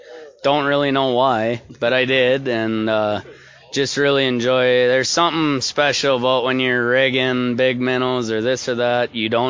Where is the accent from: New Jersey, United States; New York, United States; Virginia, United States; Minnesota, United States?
Minnesota, United States; Bemidji; I am born and raised.